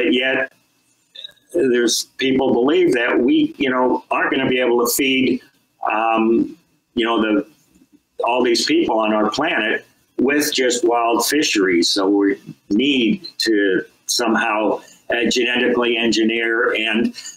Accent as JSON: {"language": "English", "region": "Pennsylvania", "country": "United States", "tie": "born or raised there", "said": "Now, I grew up in Pennsylvania, and the Chesapeake Bay is a classic example."}